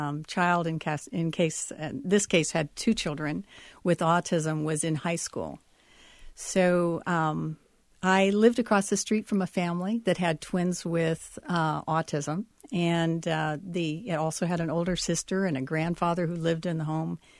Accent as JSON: {"language": "English", "region": "Washington", "country": "United States", "tie": "born or raised there", "said": "and I grew up near Hanford Nuclear Power Plant in southeastern Washington."}